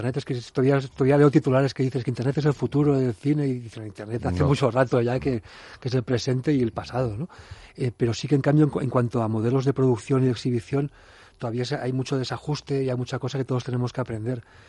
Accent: Girona, Catalonia, Spain; born there; Gente con la que yo, que nací en Gerona

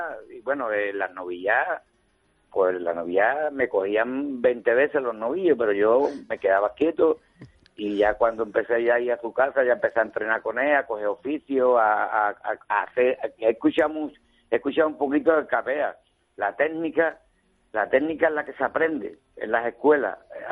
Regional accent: San Fernando, Andalusia, Spain; toreé yo cinco veces en San Fernando, en mi tierra.

